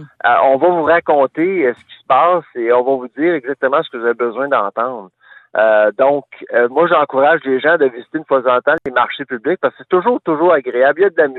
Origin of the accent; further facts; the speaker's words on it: Nova Scotia, Canada; Ça n'existe pas encore au Québec, mais ça existe chez nous en Nouvelle-Écosse.